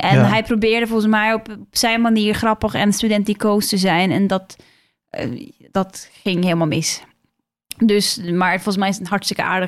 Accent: Norway; Dutch is a second language; now in Netherlands; Ik kom uit Noorwegen, dus ik had ook geen... Ik wist niet wat cabaret was.

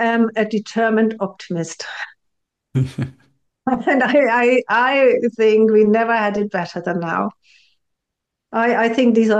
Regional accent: Germany; now in United Kingdom; let's say I live in the UK, I think the UK is a particularly compassionate country, compared to my home country, which is Germany

